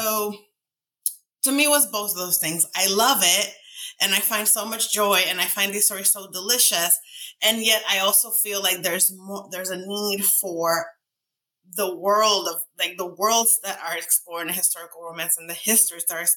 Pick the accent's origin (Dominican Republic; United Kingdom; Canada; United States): Dominican Republic; I grew up in the Dominican Republic, so you know, the bookstores had books in Spanish